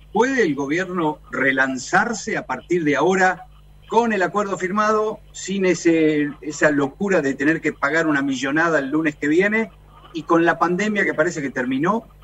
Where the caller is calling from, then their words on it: Santa Rosa, La Pampa, Argentina; de Nacional Santa Rosa, en La Pampa.